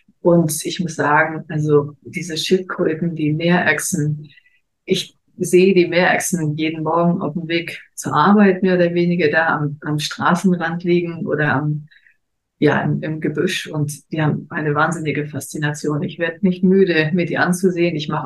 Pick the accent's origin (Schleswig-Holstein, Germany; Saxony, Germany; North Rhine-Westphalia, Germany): Schleswig-Holstein, Germany; Wattenbek; now in Ecuador; ich komme ursprünglich aus dem Norden von Deutschland. Wahrscheinlich hört man das, aus einem kleinen Dorf bei Kiel. Wattenbek, das kennt kein Mensch